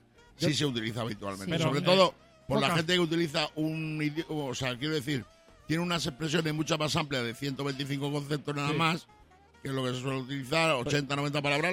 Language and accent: Spanish; Extremadura, Spain; es un calificativo que se utiliza en mi tierra, en Extremadura.